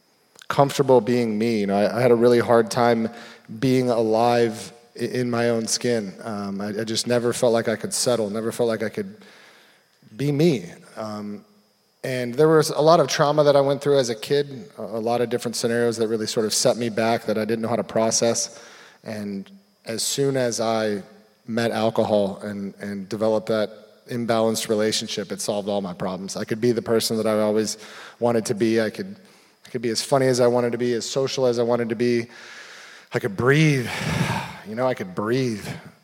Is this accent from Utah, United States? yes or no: no; Hermosa Beach, California, United States; I was born and raised in Hermosa Beach, like Mom said.